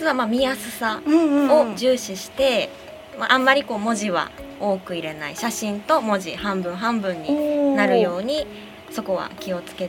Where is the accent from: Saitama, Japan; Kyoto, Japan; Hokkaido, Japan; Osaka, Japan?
Osaka, Japan; はい、出身大阪です。